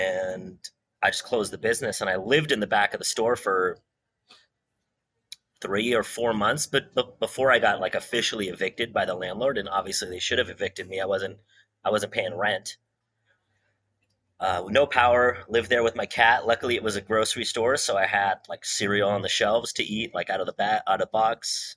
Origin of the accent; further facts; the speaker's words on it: San Francisco, California, United States; So I was born in San Francisco, born and raised, and I stayed in San Francisco even all the way through till now.